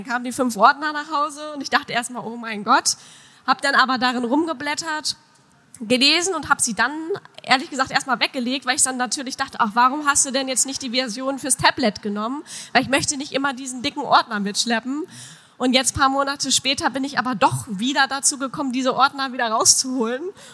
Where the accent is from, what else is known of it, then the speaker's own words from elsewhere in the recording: Papenburg, Lower Saxony, Germany; Ich denke, in die Richtung, also meine Heimat, also das wäre dann ja Leer Papenburg